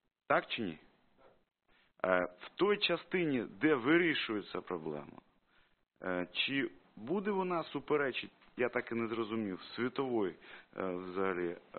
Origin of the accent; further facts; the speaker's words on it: Kyiv Oblast, Ukraine; я з Київщини.